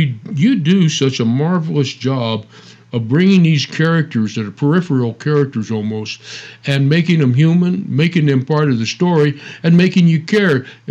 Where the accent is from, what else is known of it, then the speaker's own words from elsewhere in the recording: New Mexico, United States; a New Mexico boy myself. And I think, you know, I grew up in Lincoln County, so Billy the Kid is our hero.